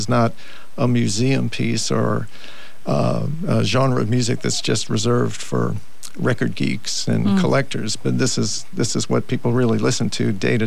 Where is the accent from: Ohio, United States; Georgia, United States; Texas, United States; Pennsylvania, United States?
Ohio, United States; Cincinnati; more popular in Europe than they are where I grew up in Cincinnati.